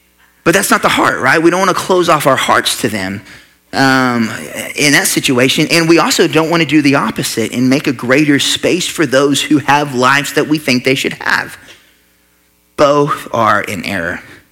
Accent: United States; the thing I'm called to, first and foremost, above being an American, is being a child of God

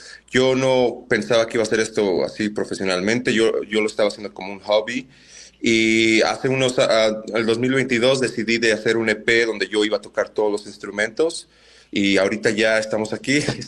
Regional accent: Puebla, Mexico; now in Canada; Yo ahí creciendo en Puebla conocí a muchos niños como yo.

